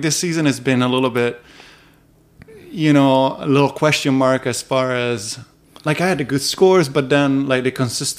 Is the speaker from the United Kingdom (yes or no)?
no; Dolomites, Italy; English is a second language; I grew up in the Dolomites, you know, so there's a lot of mountains and...